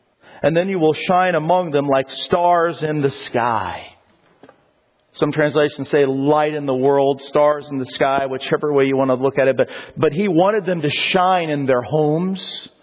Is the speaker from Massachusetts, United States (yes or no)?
no; Colorado, United States; growing up in Colorado, there were a few times when what I would do is I'd drive up to Loveland Pass. It was near my house.